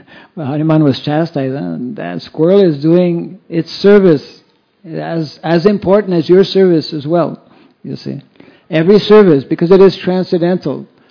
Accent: Canada; I'm from Canada

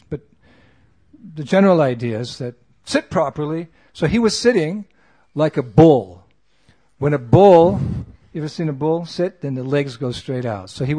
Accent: United States; Yeah, I'm from America.

